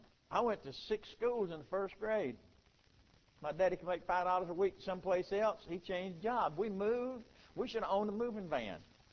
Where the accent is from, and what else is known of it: South Carolina, United States; born or raised there